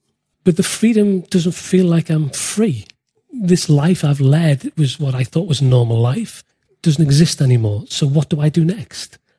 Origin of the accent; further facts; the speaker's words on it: Liverpool, North West England, United Kingdom; So I'm from England, born in Liverpool, born and bred in Liverpool.